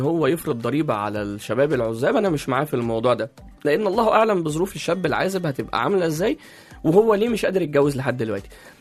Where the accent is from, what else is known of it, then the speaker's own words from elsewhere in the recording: China; أول حاجة مثلا عندنا في الصين حاجة اسمها شجرة العروسة.